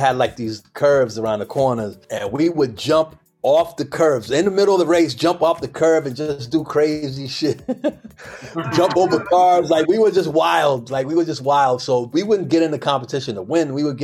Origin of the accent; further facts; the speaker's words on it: Brentwood, New York, United States; born there; I was born in Long Island, Brentwood, Long Island, New York.